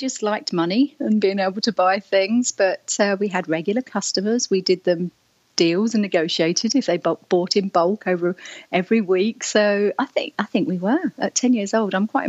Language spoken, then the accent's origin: English; Hemel Hempstead, East of England, United Kingdom; So I grew up in Hemel Hempstead, went to the Hemel Hempstead School that was the old grammar school, did 10 O-levels, so I'm that last year of O-levels, I'm that old